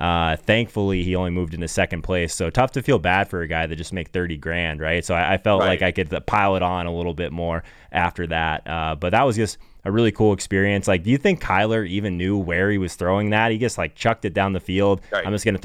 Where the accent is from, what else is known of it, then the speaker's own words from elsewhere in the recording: Arizona, United States; Obviously, I'm from Arizona, live in Minnesota